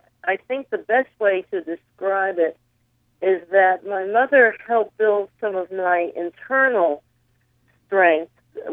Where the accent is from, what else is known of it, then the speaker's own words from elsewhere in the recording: Connecticut, United States; I grew up in Connecticut, and probably more important than that, I grew up in the late 60s and early 70s in terms of my most impressionistic years.